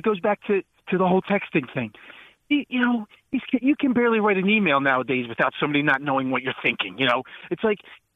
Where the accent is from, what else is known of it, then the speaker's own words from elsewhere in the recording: Philadelphia, Pennsylvania, United States; now in Chicago, United States; I'm actually from South Philly, but I live in Chicago